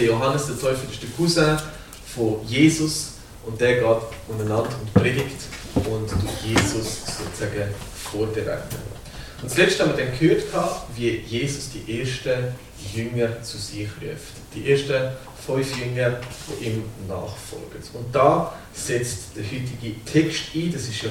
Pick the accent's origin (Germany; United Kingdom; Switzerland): Switzerland; das ist wie wenn wir als Schweizer jemanden zum Raclette einladen, aber wir haben nur drei Raclette-Scheiben